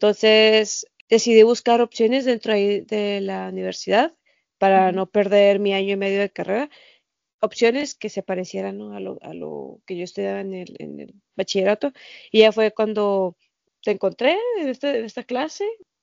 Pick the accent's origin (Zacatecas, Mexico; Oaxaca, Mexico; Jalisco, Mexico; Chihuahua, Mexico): Chihuahua, Mexico; 25 de mayo de 1996, arriba de los niños de los 90. Soy de Chihuahua, Chihuahua, nací y crecí en la capital, soy citadina, ¿no? Completamente, estoy acostumbrada a la urbanización